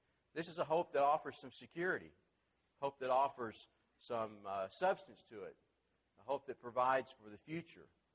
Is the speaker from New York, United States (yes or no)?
no; Tennessee, United States; They didn't have logic when I was growing up in Middle Tennessee, so I never got that far.